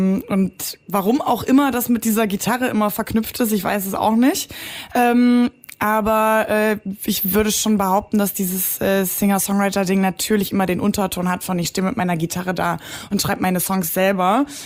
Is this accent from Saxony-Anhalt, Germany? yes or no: yes; Saxony-Anhalt, Germany; Ich komme aus dem Südharz, Sachsen-Anhalt, da bin ich groß geworden, bin da auch geboren. Und ja, habe da dann sozusagen eine sehr ruhige Kindheit auf dem Dorf verbracht